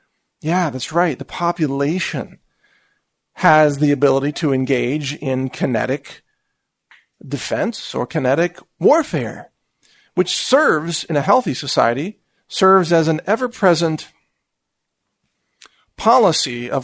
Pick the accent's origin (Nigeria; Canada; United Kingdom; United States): United States; Texas; because I'm an American and I'm a Texan.